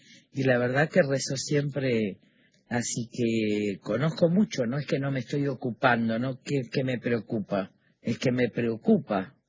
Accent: Argentina; Nosotros somos millones los argentinos, eso sí lo quiero decir, que vivimos en la violencia desde que nacimos

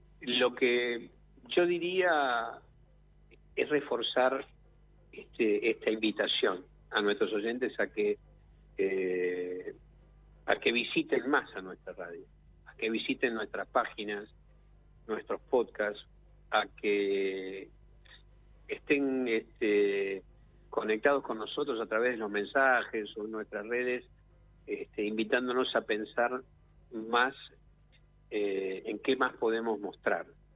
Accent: Argentina; Nosotros somos argentinos, nos une la argentinidad, nos une el cariño por nuestra tierra, el agradecimiento a esta tierra donde nuestros abuelos, donde nuestros ancestros, nuestros padres nos llevaron un día y nos enseñaron a amarla

